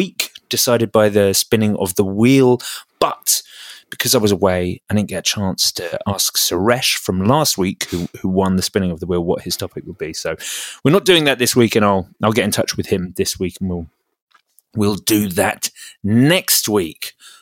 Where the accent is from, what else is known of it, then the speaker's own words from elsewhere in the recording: England, United Kingdom; I'm very English and European.